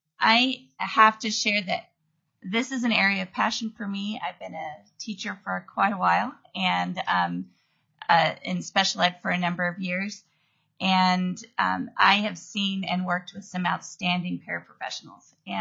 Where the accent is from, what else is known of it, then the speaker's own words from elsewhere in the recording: Ketchikan, Alaska, United States; I am from Ketchikan, and I'm the Effective Educators Committee chair.